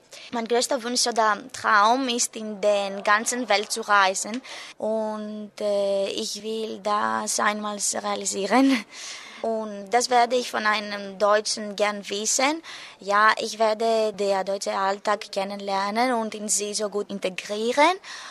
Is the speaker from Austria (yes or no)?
no; Greece; German is a second language; Ich komme aus Griechenland und ich wohne in Lamia. Ich bin im Jahr 1998 geboren und jetzt bin ich Schülerin. Ich lerne Deutsch